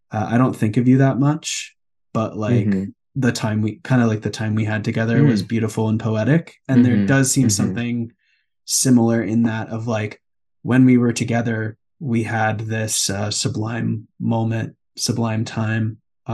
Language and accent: English; New York City, New York, United States; because I grew up in New York City, 100 yards from the ocean.